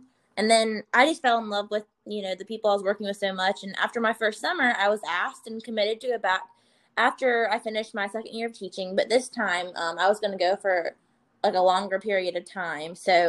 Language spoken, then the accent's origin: English; Charlotte, North Carolina, United States; I grew up in Charlotte, North Carolina, and I actually started out my freshman year at UNC Chapel Hill and ended up transferring to Clemson.